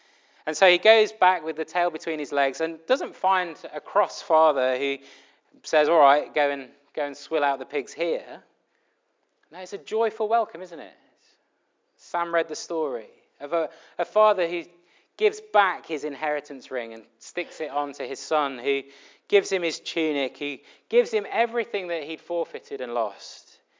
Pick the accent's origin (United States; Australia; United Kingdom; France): United Kingdom; I know it's easy to feel cynical about life, particularly as a Brit. We're so cynical.